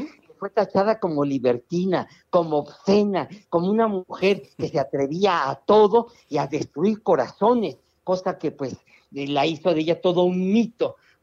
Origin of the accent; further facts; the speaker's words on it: Gutiérrez Zamora, Veracruz, Mexico; en mi pueblo, allá en Gutiérrez Zamora, Veracruz